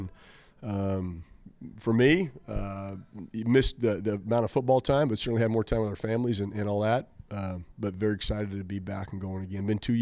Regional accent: Spokane, Washington, United States; I'm from the Northwest. I'm from Spokane, Washington. I'm from Washington. This is home. I have family here.

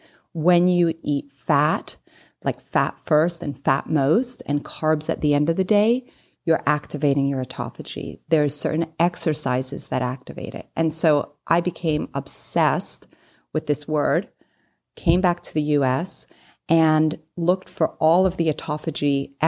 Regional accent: England, United Kingdom; now in United States; Growing up in England, like you said, you know, it rains every day and I love that weather. But as an adult, I've lived in Florida my entire adult life

